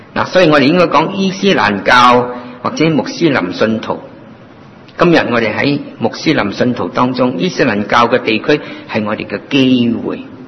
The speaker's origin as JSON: {"language": "Cantonese", "country": "Hong Kong", "said": "我们香港人"}